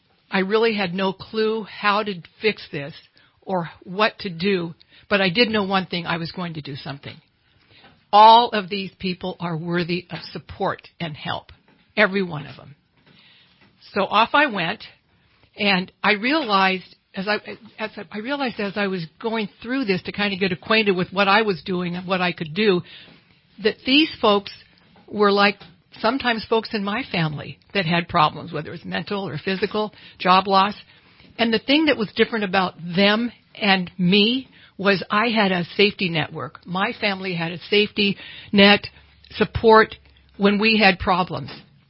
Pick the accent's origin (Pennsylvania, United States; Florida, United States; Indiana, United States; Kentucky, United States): Pennsylvania, United States; Reading; also born or lived in Tucson; I grew up in Reading and have a strong connection here.